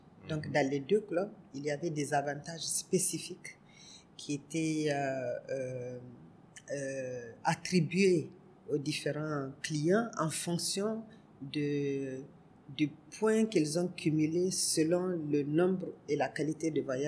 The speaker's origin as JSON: {"language": "French", "country": "Niger", "said": "moi, je suis du Niger, pas de Côte d'Ivoire"}